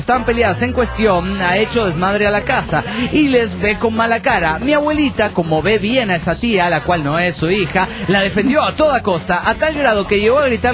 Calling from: León, Guanajuato, Mexico; de León, Guanajuato, México.

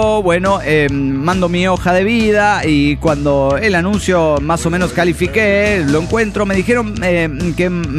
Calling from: Lima, Peru; de Lima, Perú.

